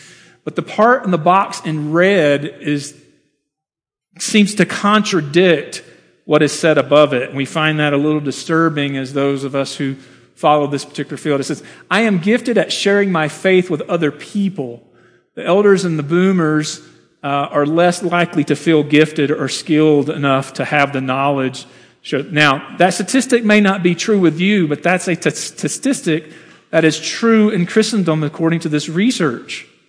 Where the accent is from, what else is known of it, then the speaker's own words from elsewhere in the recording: Memphis, Tennessee, United States; I came from Memphis a few years ago.